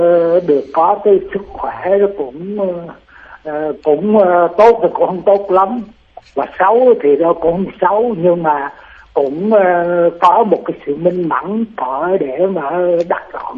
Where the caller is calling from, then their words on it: Da Lat, Lâm Đồng, Vietnam; Dạ, bây giờ tôi đang ở Lâm Đồng, Đà Lạt